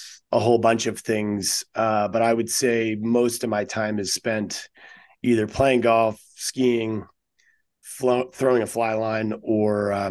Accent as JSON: {"language": "English", "region": "East Coast", "country": "United States", "tie": "born or raised there", "moved": "as an adult", "said": "I grew up on the East Coast, and that was sort of what everybody did."}